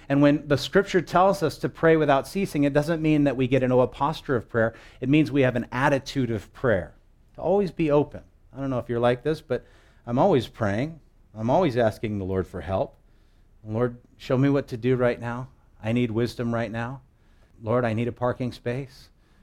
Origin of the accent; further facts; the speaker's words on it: Wahiawa, Hawaii, United States; born there; I was born in Wahiwawa Hospital, 8:38 p.m., 1971, November 26th.